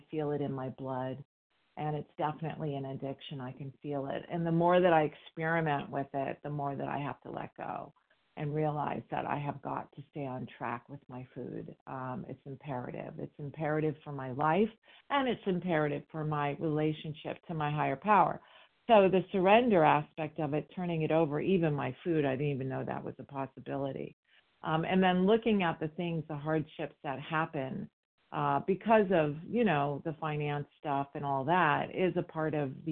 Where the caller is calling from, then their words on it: California, United States; I'm calling from California.